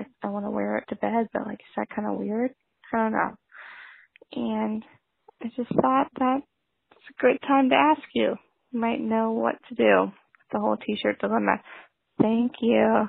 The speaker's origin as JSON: {"language": "English", "region": "Texas", "country": "United States", "lives_now": "New York, United States", "said": "I'm 22 and live in New York. I'm from Texas."}